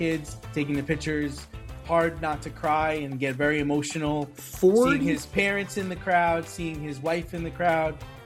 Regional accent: United States; You know, we're American and we appreciate baseball, we appreciate basketball, and those are sports.

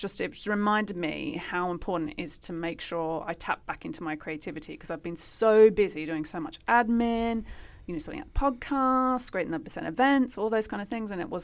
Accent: Australia; I pronounce it Scooby, but I am Australian.

